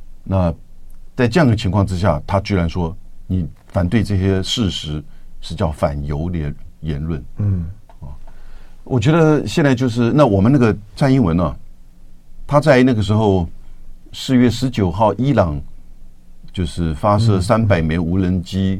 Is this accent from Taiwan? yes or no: yes; Taiwan; 这个在台湾我们台湾人最理解了嘛